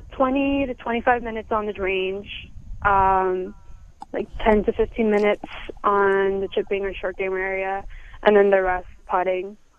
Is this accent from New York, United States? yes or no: yes; New York, United States; growing up in New York, it's obviously hard to practice in the winters, and it was really brutal practicing in the snow and stuff.